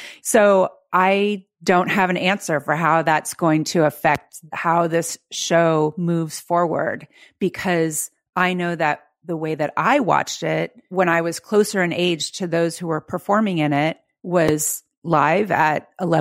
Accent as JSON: {"language": "English", "region": "West Coast", "country": "United States", "tie": "born or raised there", "also_born_or_lived": "Chicago", "said": "No, I grew up on the West Coast."}